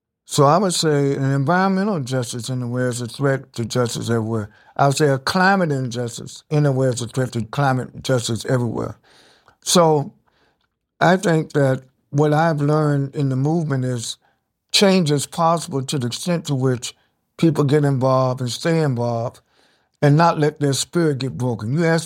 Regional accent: North Carolina, United States; As a teenager, I was a youth coordinator for the Southern Christian Leadership Conference in my home state of North Carolina. I was 14, 15 years old.

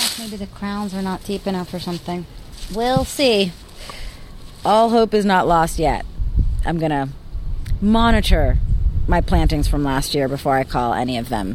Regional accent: New York City, New York, United States; now in Boston, United States; I was born in Queens, raised in the South Bronx, Spanish Harlem, Lower East Side, and a little bit of Brooklyn, too. But growing up in the city, I had no idea what a garden was.

